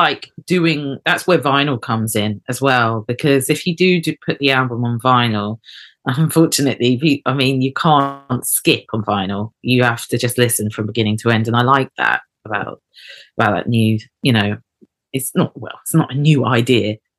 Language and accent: English; Eket, Akwa Ibom, Nigeria; born there; I was born in Eket, and they're Abibio people, eastern coastal Nigeria.